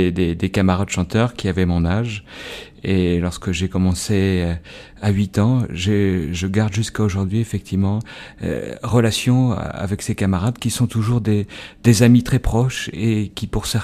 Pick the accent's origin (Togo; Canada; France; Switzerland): France; Chartres, Centre-Val de Loire; born there; Je suis né à Chartres, oui.